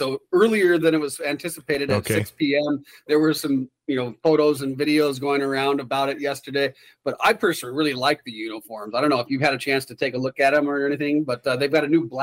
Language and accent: English; Lansing, Michigan, United States; also born or lived in Western US; Yeah, I was born in Lansing, and I'd lived as a young kid until I was about 10 or 11 out west. But I've spent more or less my whole life in Michigan